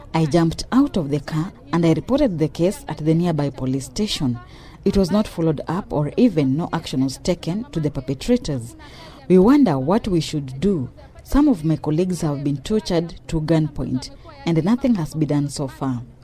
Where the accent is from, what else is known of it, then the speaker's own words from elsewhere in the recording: Kenya; As under Kenyan constitution, I have a right as a citizen to life, protection, privacy, and to do anything I want to do.